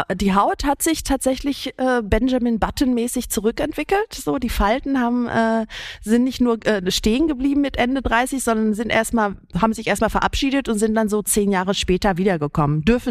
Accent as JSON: {"language": "German", "country": "Greece", "said": "Ich bin ja Griechin"}